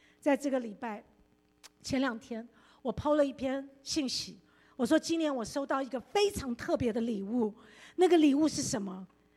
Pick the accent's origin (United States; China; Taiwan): United States; 我们美国人都说来让你先